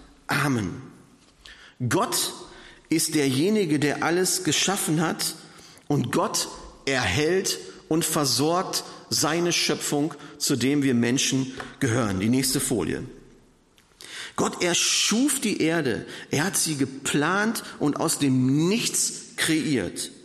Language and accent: German; North Rhine-Westphalia, Germany; Schicht im Schacht zu machen, wie man im Ruhrgebiet sagt, wo ich herkomme.